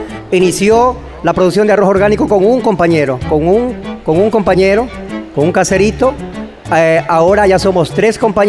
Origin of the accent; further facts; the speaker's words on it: Santa Lucía, Guayas, Ecuador; Bueno, yo soy, mi cantón es Santa Lucía, provincia del Guayas, el cantón más caluroso de la costa ecuatoriana.